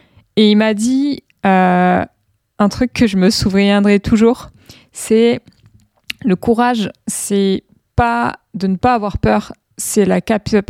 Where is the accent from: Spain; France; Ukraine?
France; accent: French; now in United States; mon accent français, quand je parle en anglais.